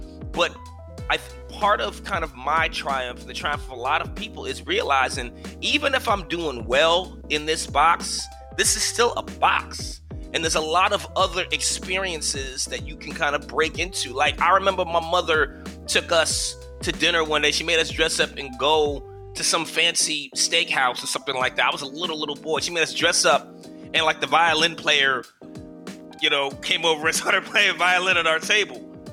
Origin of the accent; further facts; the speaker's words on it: United States; I can only speak for being an American. It's the only citizenship I've ever had, or the only place I've ever, you know, lived before I went to my Fulbright.